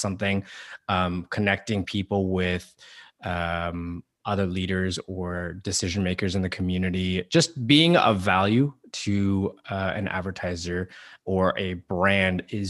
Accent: Alberta, Canada; you know, I grew up in Alberta

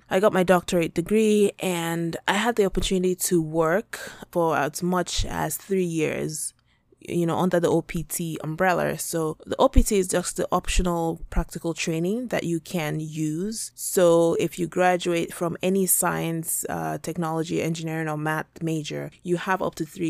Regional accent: Nigeria; moved away as an adult; now in United States; I was born in Nigeria and I grew up there. I went to school there. I graduated from college from Nigeria. It's always been my dream to study abroad.

